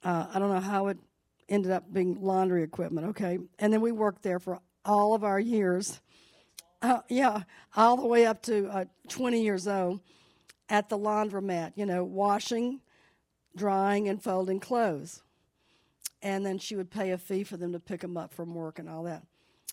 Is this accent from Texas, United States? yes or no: no; Laurel, Mississippi, United States; little bitty Laurel, everybody knows Laurel now. That's my hometown, the hometown show.